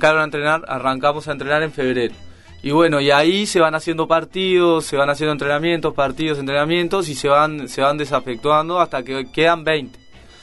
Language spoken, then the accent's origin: Spanish; Montevideo, Uruguay; todos los que participábamos de la selección somos de Montevideo, no, pero estamos acá en Montevideo